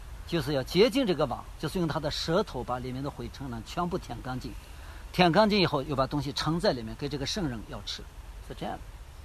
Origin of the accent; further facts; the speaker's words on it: China; 我中国人可能有中国人的模型啊